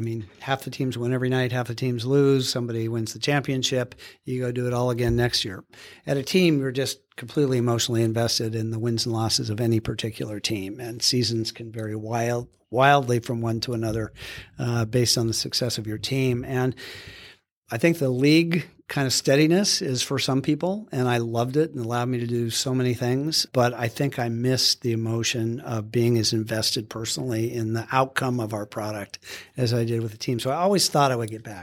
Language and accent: English; Seattle, Washington, United States; And I grew up in Seattle. Getting back on the West Coast sounded kind of interesting after 17 winters in New York City.